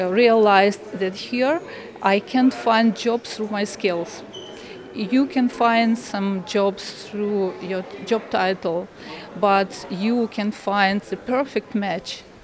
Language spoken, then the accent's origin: English; Ukraine; English is a second language; I'm from Ukraine. I had my law business. I'm a lawyer.